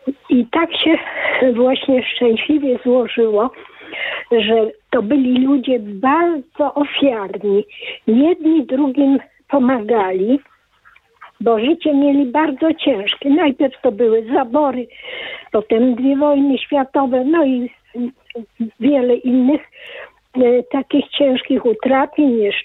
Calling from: Kraków, Lesser Poland, Poland; z Krakowa. No już wiek mam, ponad 80 lat.

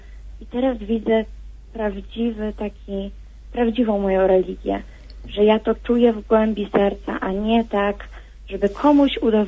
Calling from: Bełżyce, Lublin Voivodeship, Poland; Jestem z Bełżyc, z takiej małej miejscowości niedaleko Lublina.

